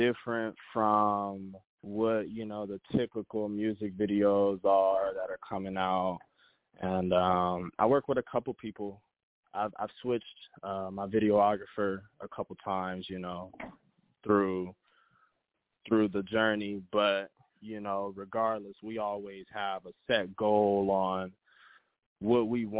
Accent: California, United States; I'm from the Inland Empire, California.

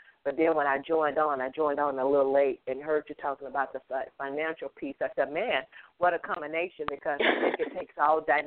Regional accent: Mississippi, United States; You know, I'm from Mississippi, and so many times I've seen over and over where families don't even have insurance to bury their loved ones.

